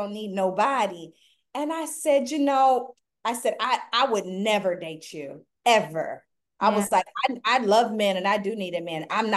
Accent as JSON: {"language": "English", "region": "Oklahoma", "country": "United States", "said": "I'm from Oklahoma. My family built Black Wall Street."}